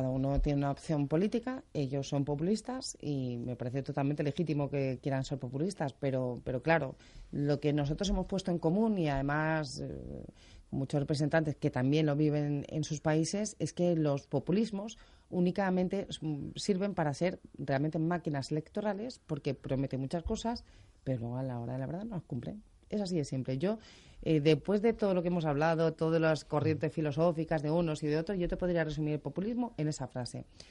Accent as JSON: {"language": "Spanish", "town": "Madrid", "region": "Community of Madrid", "country": "Spain", "said": "y aquí hablo como madrileña"}